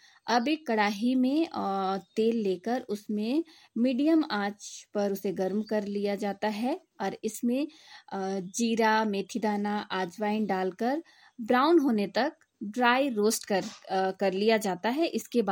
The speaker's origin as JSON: {"language": "Hindi", "town": "Lohardaga", "region": "Jharkhand", "country": "India", "tie": "born or raised there", "said": "और मैं लोहरदगा जिला के रहने वाली हूँ।"}